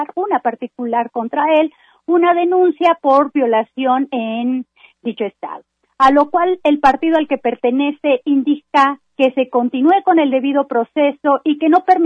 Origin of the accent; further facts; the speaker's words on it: Mexico; nuestras raíces y nuestro patrimonio como mexicanos y mexicanas